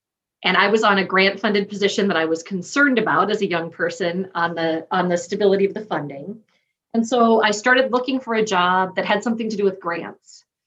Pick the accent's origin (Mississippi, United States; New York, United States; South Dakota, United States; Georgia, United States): South Dakota, United States; I'll admit, growing up in South Dakota, I wanted to go off to a big city. I swore I'd never go to college in a town smaller than the town I grew up in.